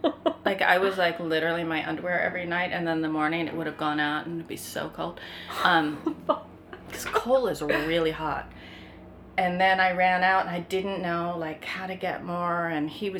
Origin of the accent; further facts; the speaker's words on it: Minnesota, United States; I'm from Minnesota.